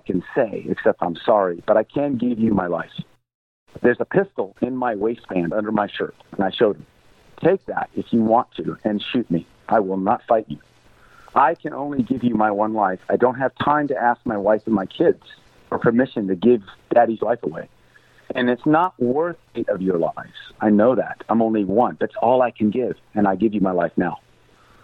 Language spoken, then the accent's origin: English; United States; I'm an American.